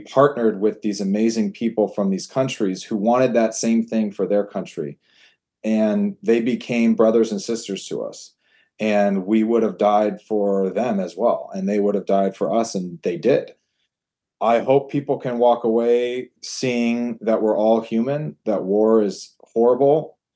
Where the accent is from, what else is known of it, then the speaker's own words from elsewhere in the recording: Los Angeles, California, United States; to the inner city of Chicago, to Texas, and I'm from Los Angeles.